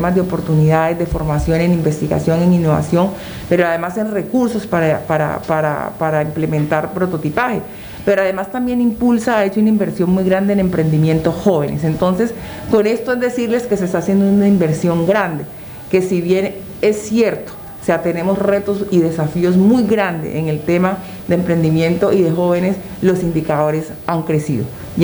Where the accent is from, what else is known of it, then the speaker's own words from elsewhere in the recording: Colombia; lo que sí es importante como colombianos es que cada uno de nosotros debe de reconocer